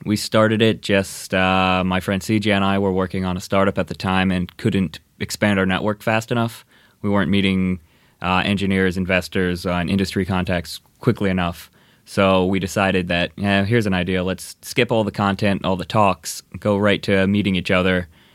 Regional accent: Indiana, United States; moved away as an adult; now in Los Angeles, United States; No, I grew up in Indiana, came out to LA to go to USC, and I moved away for a while, but came back because you really can't beat it.

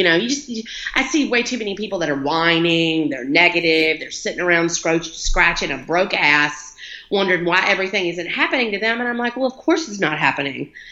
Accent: Montgomery, Alabama, United States; I was raised in Montgomery, Alabama

